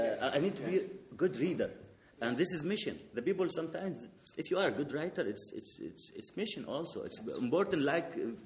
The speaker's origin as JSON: {"language": "English", "country": "Sweden", "also_born_or_lived": "Damascus, Syria", "second_language": "English", "said": "of course I am Sweden, I'm from Sweden, but Damascus make me."}